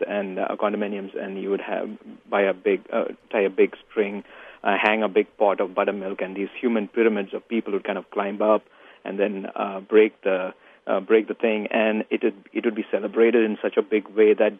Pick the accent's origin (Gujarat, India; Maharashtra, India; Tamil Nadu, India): Maharashtra, India; Mumbai; now in United States; I was born and brought up in Mumbai